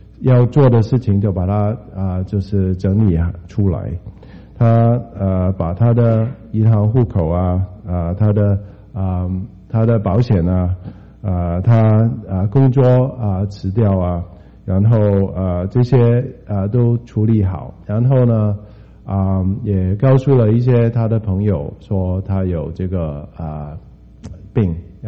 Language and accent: Chinese; Hong Kong; 然后我们在香港一起长大